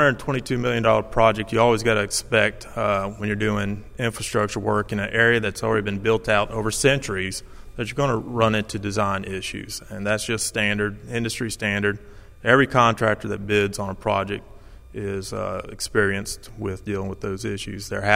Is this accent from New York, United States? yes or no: no; Gulfport, Mississippi, United States; Well, I grew up here on the Gulf Coast. Father was a CB out at the Navy base. I grew up in Gulfport